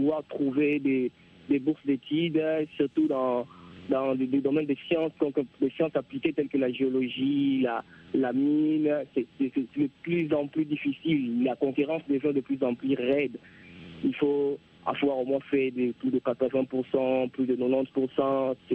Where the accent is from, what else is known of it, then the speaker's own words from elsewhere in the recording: Kinshasa, DR Congo; ici, chez nous, en RDC, précisément à Unity, à l'Université de Kinshasa